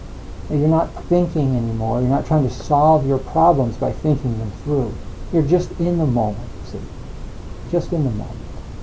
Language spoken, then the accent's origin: English; New Jersey, United States; So look, I come from New Jersey. You know, I come from...